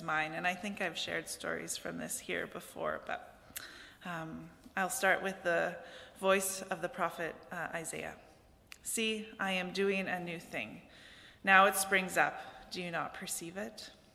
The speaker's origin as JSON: {"language": "English", "region": "Uasin Gishu County", "country": "Kenya", "tie": "born or raised there", "said": "My father tended cattle for a white settler who owned 5,000 acres, and I grew up in the Uasin-Gishu County, one of the poorest squatter environments."}